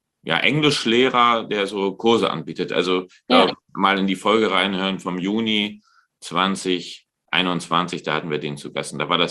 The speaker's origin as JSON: {"language": "German", "country": "Germany", "said": "Also wir sind da als Deutsche vielleicht auch ein bisschen"}